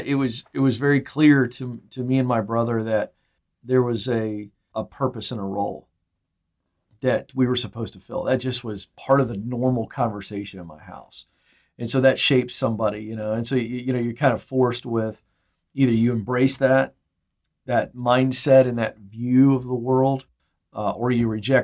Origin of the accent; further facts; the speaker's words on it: Virginia, United States; I grew up in the Commonwealth of Virginia, and I was raised in a house where there was a great appreciation for history